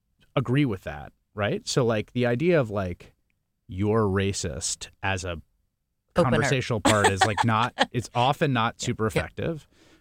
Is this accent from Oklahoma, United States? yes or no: no; New York City, New York, United States; I grew up in New York City.